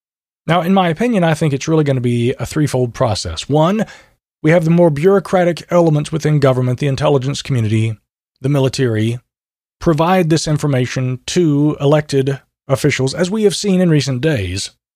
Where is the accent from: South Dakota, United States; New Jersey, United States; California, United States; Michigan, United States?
Michigan, United States; born or raised there